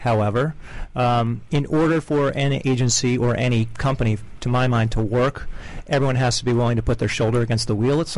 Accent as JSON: {"language": "English", "town": "Washington", "region": "District of Columbia", "country": "United States", "tie": "born or raised there", "said": "I grew up in the Washington, D.C. music scene, which required a lot of DIY."}